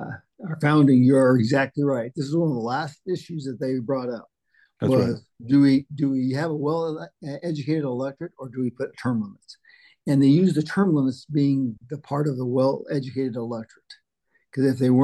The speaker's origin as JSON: {"language": "English", "region": "Arizona", "country": "United States", "said": "Just because I don't represent you, I'm still from Arizona."}